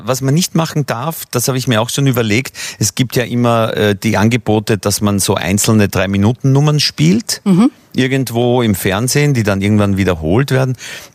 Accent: Austria; Das ist bei uns in Österreich so ein Codewort für, man hat es hinter sich, man zieht sich aufs Land zurück.

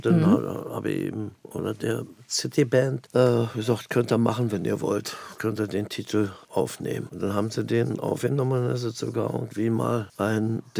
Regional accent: Berlin, Germany; Ich bin ja Berliner. Ich bin Ur-Berliner. Nicht Ur-Berliner. Meine Eltern sind nicht in Berlin geboren, aber ich bin in Berlin geboren, in Charlottenburg und habe was für ein Köpenick, in Schöneweide, in Pankow, wo ich überall gewohnt habe, in Prenzlauer Berg.

